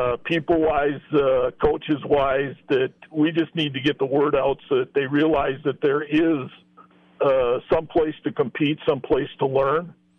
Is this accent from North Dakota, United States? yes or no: yes; Minot, North Dakota, United States; Well, originally out of Minot, North Dakota.